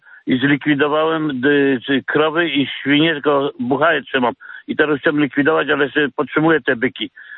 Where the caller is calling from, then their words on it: Pniewy, Greater Poland Voivodeship, Poland; jestem rolnikiem z Wielkopolski, gmina Pniewy, powiat Przemotulski.